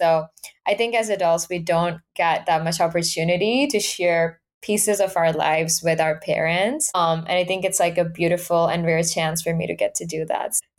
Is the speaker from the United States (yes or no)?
no; Abbottabad, Khyber Pakhtunkhwa, Pakistan; Like I was in high school, I was in Abbottabad, my hometown. I was thinking about moving to Islamabad for my high school.